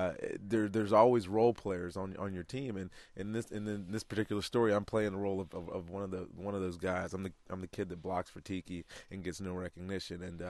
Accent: Roanoke, Virginia, United States; I remember when we were growing up in Roanoke

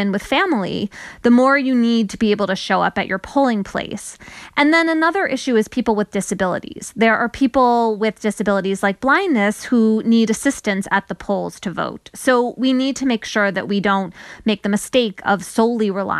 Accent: Connecticut, United States; Well, my home state of Connecticut, the Secretary of State just said, yes, we're going to mail every registered voter a mail-in ballot for November.

